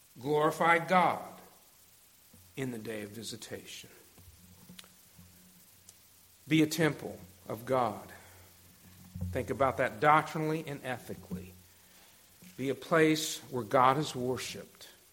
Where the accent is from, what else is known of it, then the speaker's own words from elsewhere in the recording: Texas, United States; I am a Texan. Y'all, I can say that.